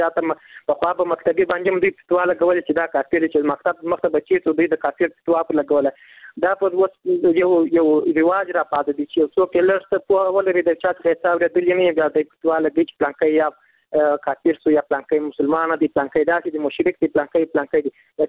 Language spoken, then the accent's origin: Pashto; Kandahar, Afghanistan; له کندهار ولایت څخه یو تن محصل یم.